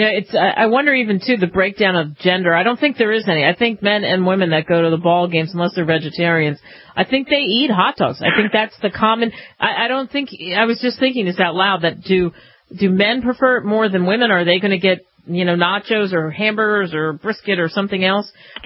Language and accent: English; Philadelphia, Pennsylvania, United States; I'm from Philadelphia, so I've been up there